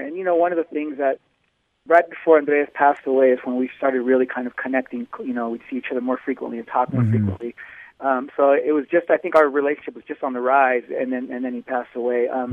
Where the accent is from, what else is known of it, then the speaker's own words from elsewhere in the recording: Visalia, California, United States; I'm not from Fresno originally. I'm from one of the smaller towns, actually, Visalia and Dinuba. Those areas is where I'm from.